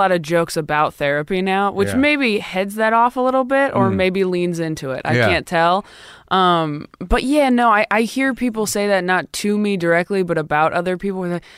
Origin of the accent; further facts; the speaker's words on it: California, United States; I live here. I'm from California.